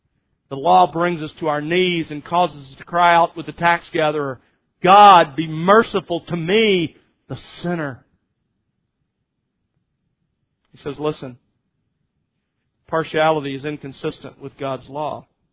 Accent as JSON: {"language": "English", "town": "Mobile", "region": "Alabama", "country": "United States", "tie": "born or raised there", "said": "When I was growing up in Mobile, we would often go over on Mobile Bay to where sits the USS Alabama."}